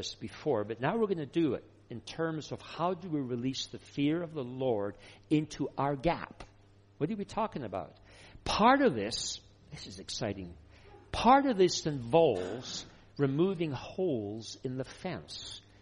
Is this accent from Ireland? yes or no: no; Scotland, United Kingdom; I'm Scottish, so I wouldn't be telling you that. If it wasn't, I'm also Anglican